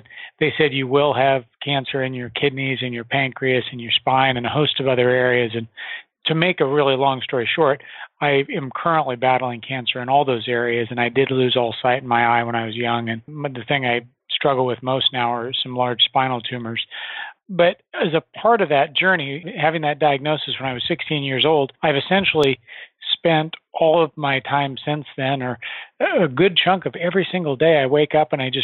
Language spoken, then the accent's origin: English; Nebraska, United States; now 43 years old for context, and when I was 16 years old, kind of growing up, normal childhood, I grew up in Nebraska in the middle of the country